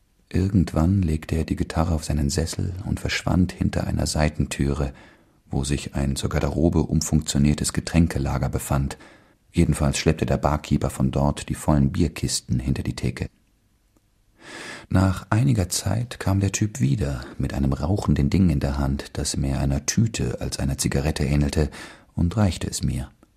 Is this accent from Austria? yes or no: yes; Styria, Austria; accent: Styrian; War es mein steirischer Dialekt oder meine Unverfrorenheit oder beides zusammen, das die Gäste begeisterte?